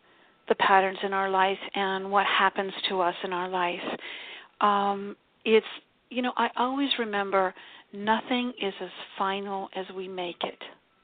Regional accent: Miami, Florida, United States; She's going, oh, my gosh, you know, we're from Miami.

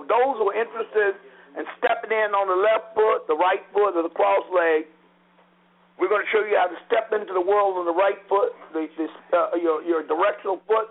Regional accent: Virginia, United States; I have to tell you, I grew up in Virginia

